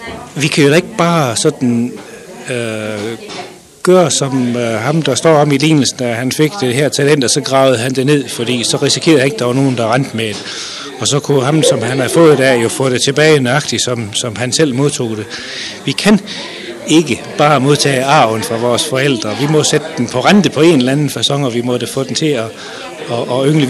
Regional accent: Thy, North Denmark Region, Denmark; now in Herning, Denmark; nu bor jeg nede ved Herning nu om dagen, jeg vokser op i Thy

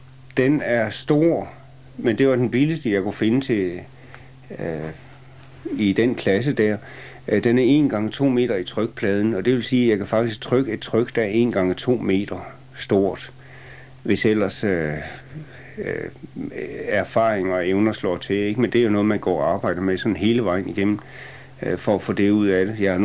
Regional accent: North Denmark Region, Denmark; born there; nu er jeg født i Thy, og det er ligesom, jeg aldrig rigtig har kunnet løsrive mig fra området her.

